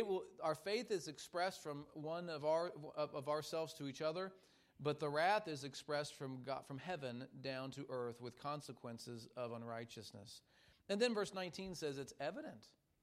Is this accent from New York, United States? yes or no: no; Cincinnati, Ohio, United States; I understand. I grew up in Cincinnati.